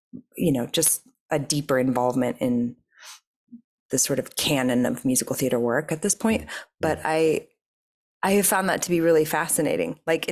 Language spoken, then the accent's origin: English; New York City, New York, United States; And I am a New Yorker. I love being in New York.